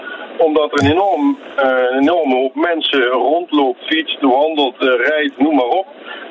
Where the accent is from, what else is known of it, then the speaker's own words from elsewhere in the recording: Limburg, Netherlands; Ik kom zelf uit Limburg.